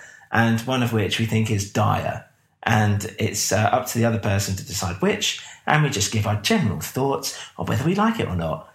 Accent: Epsom, South East England, United Kingdom; They were from Epsom back in Surrey, my hometown.

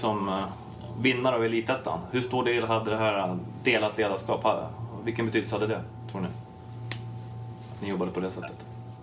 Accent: Stockholm, Stockholm County, Sweden; Jag kommer från Stockholm, det är inte så stort.

